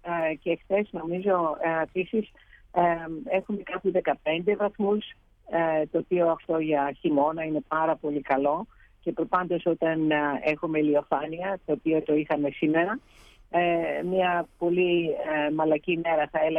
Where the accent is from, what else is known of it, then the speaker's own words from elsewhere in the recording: Komotini, Eastern Macedonia and Thrace, Greece; born there; Εγώ γεννήθηκα στην Κομωτινή, αλλά δεν είμαι κάτοικος. Οι γονείς μου δεν ήταν κάτοικοι της περιοχής εκεί, νομών Ροδότη. Οι γονείς μου είναι μικρασιάτες από τα Βουλά